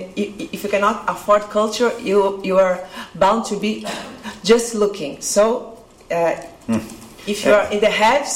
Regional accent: Brazil; I come from Brazil, a country where the people who are controlling the conversation like to identify like the country of pirates

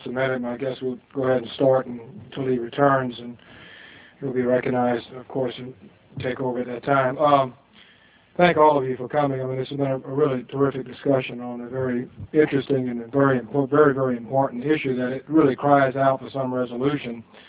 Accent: Crowley, Louisiana, United States; my hometown of Crowley, Louisiana

